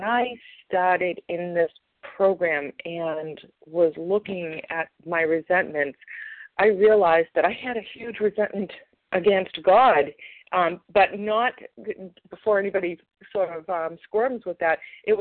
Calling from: Massachusetts, United States; I'm calling from Massachusetts.

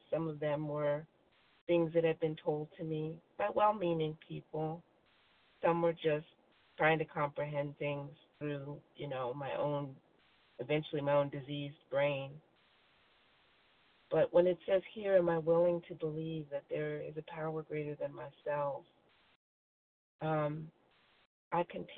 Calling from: Virginia, United States; Virginia.

